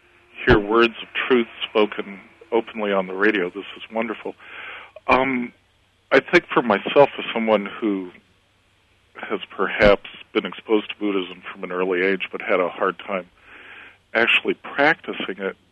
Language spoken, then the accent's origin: English; United States; I, as an American, have struggled with.